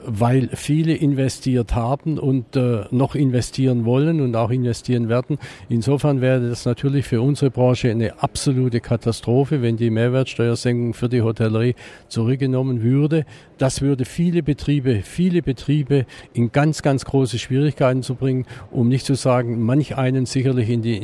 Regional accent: Baden-Württemberg, Germany; Ich komme ja nun aus Baden-Württemberg

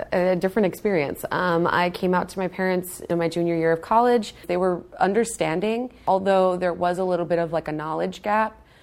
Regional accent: Staten Island, New York, United States; I grew up in Staten Island for a majority of my very young life.

